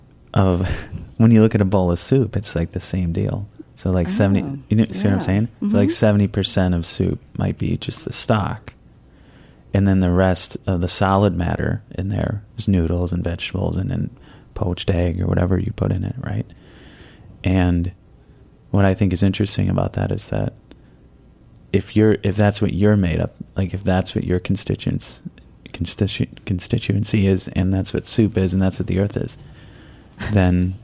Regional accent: Midwest, United States; Yeah, I was born and raised out in the Midwest

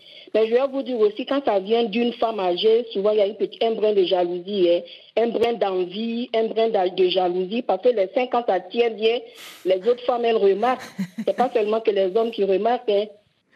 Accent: Côte d’Ivoire; je suis Ami de la Côte d'Ivoire.

